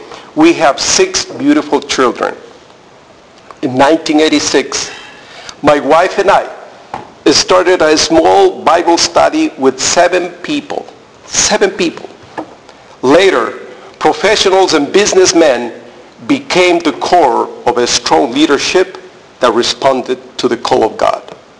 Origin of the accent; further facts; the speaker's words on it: Ecuador; English is a second language; I come from Ecuador, a beautiful country located in the center of the world at latitude 0. I live in Cuenca.